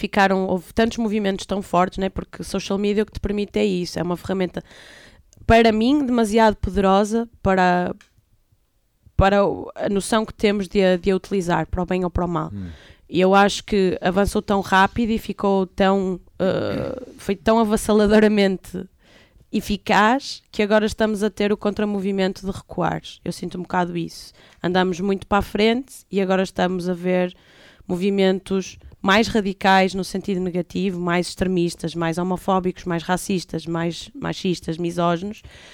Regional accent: Braga, Norte, Portugal; also born or lived in Berlin; eu cresci em Braga e eu sempre fui excêntrica, vá, em Braga.

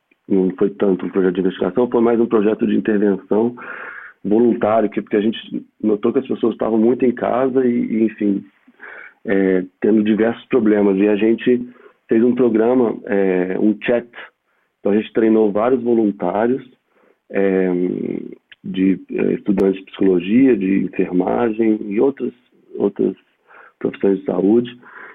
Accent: Brazil; moved away as an adult; now in Portugal; Assim, eu saí do Brasil. Sempre sonhei em morar em Portugal.

